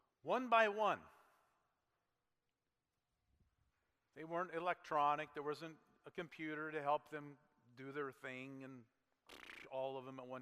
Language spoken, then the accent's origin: English; Wisner, United States; When I was a kid and growing up in Wisner, every 4th of July when it started getting dark, you headed down to the river park.